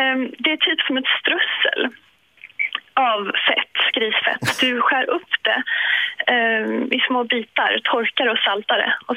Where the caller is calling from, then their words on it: Denmark; Jag är live från Danmark också.